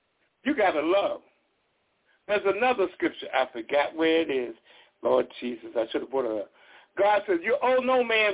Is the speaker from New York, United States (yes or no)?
no; Missouri, United States; I'm from Missouri. You got to show me.